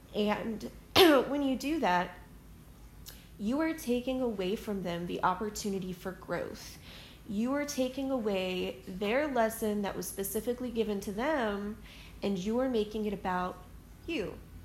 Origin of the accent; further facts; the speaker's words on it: Southern United States, United States; Now, I was raised in the South. I still live in the South, right smack dab in the middle of the Bible Belt.